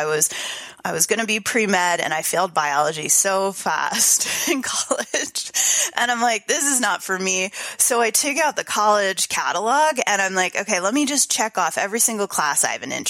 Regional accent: New Jersey, United States; which talk about a different culture change from growing up in New Jersey.

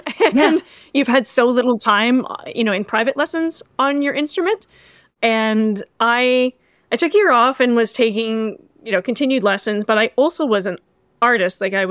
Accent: Ottawa, Ontario, Canada; I'm from Ottawa

